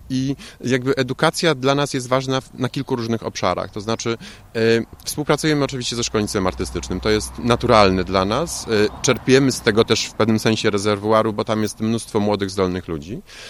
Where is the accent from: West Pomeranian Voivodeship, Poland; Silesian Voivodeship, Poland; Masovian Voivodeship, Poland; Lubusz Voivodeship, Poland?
Lubusz Voivodeship, Poland; Zielona Góra; z Zielonej Góry, skąd jestem, gdzie nadal jestem zameldowany.